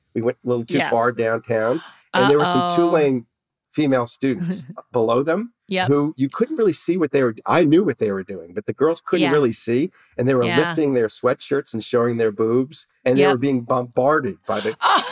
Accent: New Orleans, Louisiana, United States; So I'm from New Orleans.

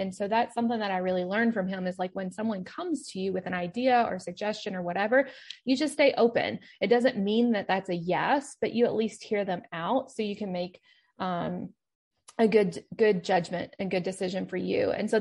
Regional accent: Kentucky, United States; which, side note, I am from Kentucky, even though that's not where I live now.

